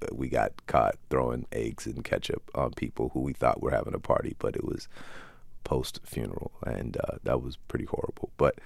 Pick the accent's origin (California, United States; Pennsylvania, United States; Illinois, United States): California, United States; Hayward; also born or lived in Oakland; I was born in Oakland and grew up probably about 5 miles from Oakland in Hayward.